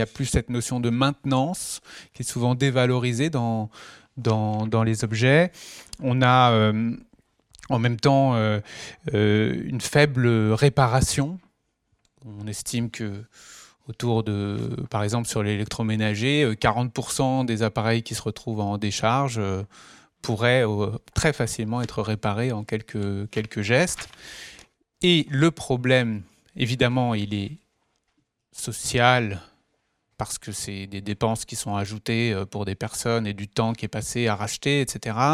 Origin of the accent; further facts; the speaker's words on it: Cluny, Bourgogne-Franche-Comté, France; je suis content parce qu'en plus, j'ai grandi à Cluny, mais mon parcours m'a fait rejoindre ces chemins de l'écologie. Et donc maintenant, j'habite Paris